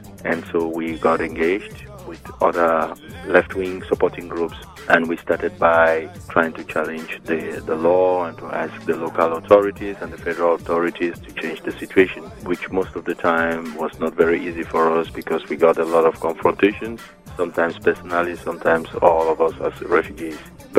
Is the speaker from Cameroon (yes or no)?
yes; Cameroon; English is a second language; moved away as an adult; normally I come from Cameroon. I asked for political asylum here in 1998